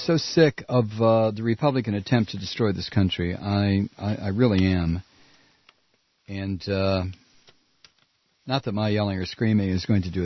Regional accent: Toledo, Ohio, United States; I grew up in Toledo, and Detroit was 46 miles up the road.

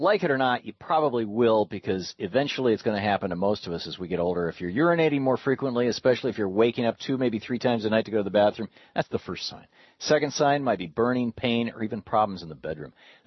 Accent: Lansing, Michigan, United States; the same thing happen to Flint, Michigan when I was growing up, a town just down the road from where I grew up in Lansing.

